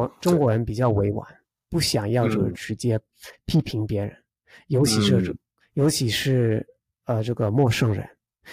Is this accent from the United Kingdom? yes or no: yes; United Kingdom; first language English and Spanish; Chinese is a second language; 因为这种我们作为英国人，然后我是双语者，我从小就会说英文，还有西班牙语